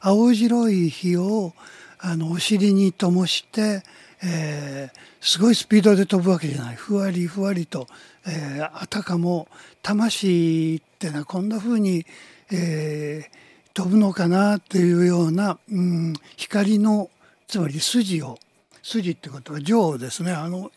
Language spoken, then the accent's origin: Japanese; Kyoto, Japan; 我々こう子供の頃にはいっぱい、いまして、いたというのはどの辺かというと、僕は京都ですから、京都の町の中の特に鴨川のほとりとか